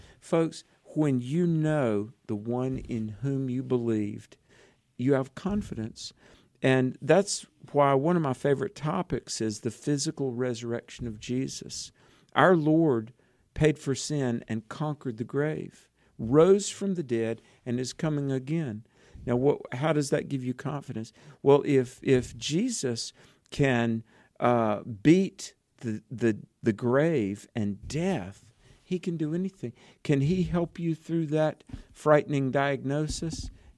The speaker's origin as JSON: {"language": "English", "region": "the South", "country": "United States", "tie": "born or raised there", "said": "growing up in the South, I learned a lot of things."}